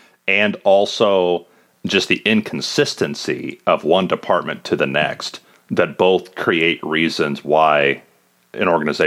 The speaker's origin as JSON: {"language": "English", "town": "Kansas City", "country": "United States", "tie": "born or raised there", "said": "and the occasional patrol officer from my hometown of Kansas City."}